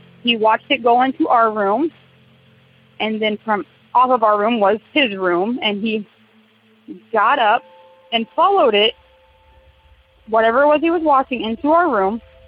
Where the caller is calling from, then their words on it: Wapello, Iowa, United States; I'm calling from Wapello, Iowa.